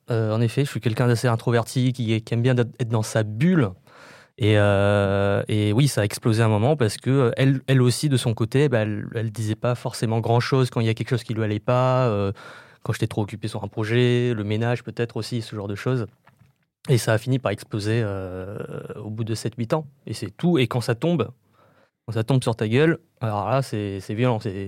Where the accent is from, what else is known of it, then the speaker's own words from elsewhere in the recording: France; born there; je suis d'origine vietnamienne. Enfin, je suis né en France, mais mes parents sont vietnamiens.